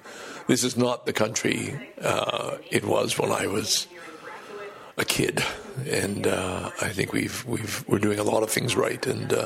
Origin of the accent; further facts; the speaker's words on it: Canada; he also makes me proud as a Canadian to say, hey, this guy's young, he's active, he's physically fit, and he's doing his best.